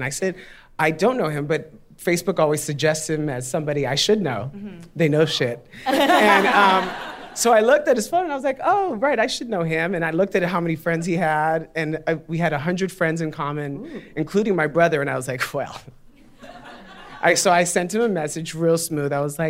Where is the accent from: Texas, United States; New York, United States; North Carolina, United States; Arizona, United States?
New York, United States; Greenpoint; I'm from Greenpoint. I was born in Greenpoint. Yes, before it was Greenpoint.